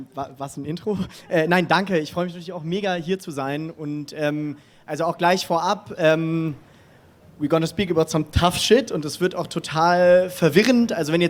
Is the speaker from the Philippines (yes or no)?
no; Germany; Ich bin aufgewachsen in Deutschland. Deutsch-jüdische Identität ist messed up und wirklich auch kompliziert. Gleichzeitig muss man aber wissen, dass meine Mutter aus Israel kommt